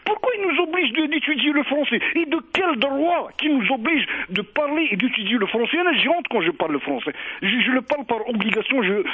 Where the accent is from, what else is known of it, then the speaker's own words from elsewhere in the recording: Algeria; On a honte d'être Algérien, de cette Algérie. On est fiers de l'Algérie